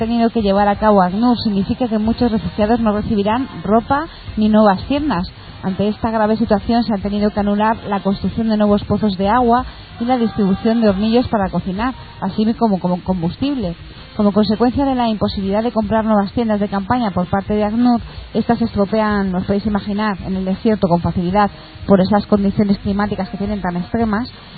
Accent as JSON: {"language": "Spanish", "region": "Community of Madrid", "country": "Spain", "said": "pues ¿cuántos millones somos los madrileños?"}